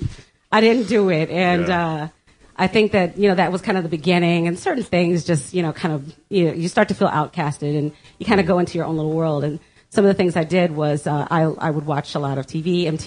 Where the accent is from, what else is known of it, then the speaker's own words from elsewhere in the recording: Washington, District of Columbia, United States; I'm from the Washington, D.C. area.